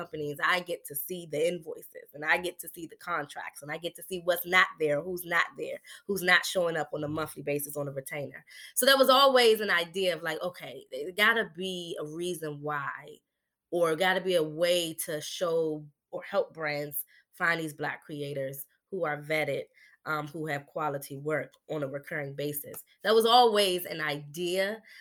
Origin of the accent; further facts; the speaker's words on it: Maryland, United States; I am from PG County, Maryland. And so I grew up in Pretty Girl County, they like to call it, listening to go-go.